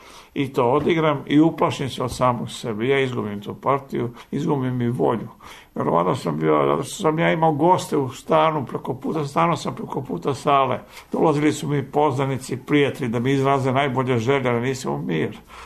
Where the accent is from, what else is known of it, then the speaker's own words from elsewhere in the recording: Belgrade, Serbia; born there; ja sam i sam rođen u Beogradu.